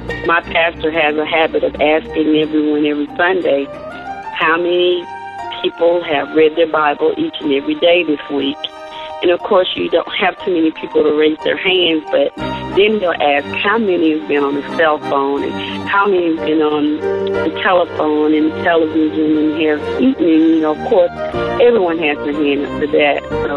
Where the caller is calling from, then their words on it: North Carolina, United States; I'm calling from North Carolina.